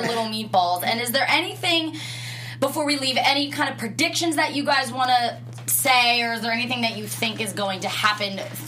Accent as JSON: {"language": "English", "town": "Hamilton", "region": "New Jersey", "country": "United States", "said": "I'm literally from Hamilton. I went to Hamilton."}